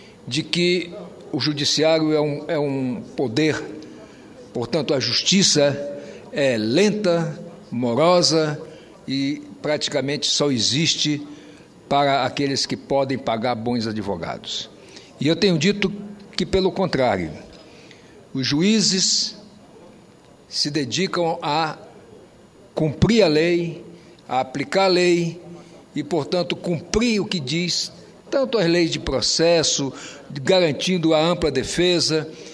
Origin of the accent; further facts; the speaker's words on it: Roraima, Brazil; born there; já que eu nasci em Roraima e sabia e vivi e senti na pele a dificuldade